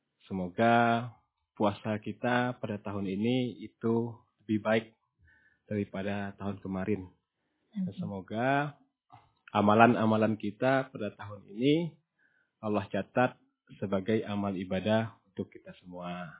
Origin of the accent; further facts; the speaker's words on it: Silip, Bangka Belitung Islands, Indonesia; born there; Saya lahir di Desa Silip, Kecamatan Riau Silip.